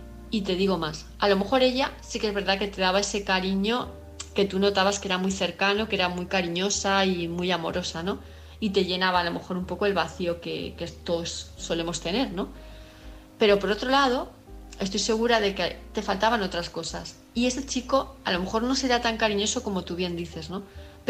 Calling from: Palma de Mallorca, Balearic Islands, Spain; de Palma de Mallorca

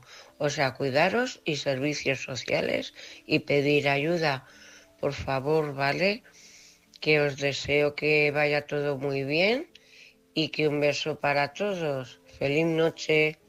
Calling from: Cuenca, Castilla-La Mancha, Spain; corresponsal de Cuenca.

